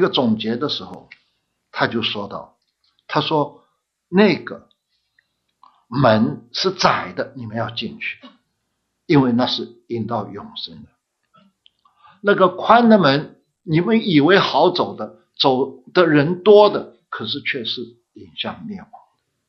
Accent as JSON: {"language": "Chinese", "country": "Taiwan", "said": "我是台湾出来的，没有什么特别的意思吧"}